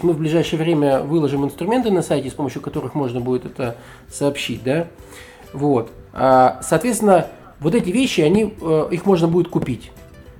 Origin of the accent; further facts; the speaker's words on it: Crimea, Ukraine; now in Novosibirsk, Russia; Там же, значит, родился и вырос в Крыму. Это меня сюда занесло в Новосибирск.